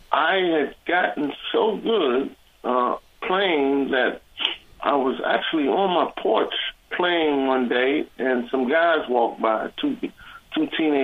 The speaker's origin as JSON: {"language": "English", "town": "Washington", "region": "District of Columbia", "country": "United States", "tie": "born or raised there", "said": "and I grew up in Washington, D.C."}